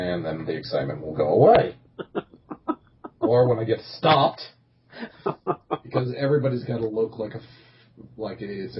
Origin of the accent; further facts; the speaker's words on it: Massachusetts, United States; this friggin' area here where I'm from Massachusetts, and we have these things called manners.